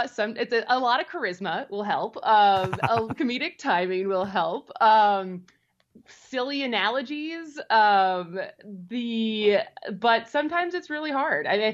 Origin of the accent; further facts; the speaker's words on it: Madison, Wisconsin, United States; So I'm from Madison. My parents are from Central Wisconsin, Wisconsin Rapids.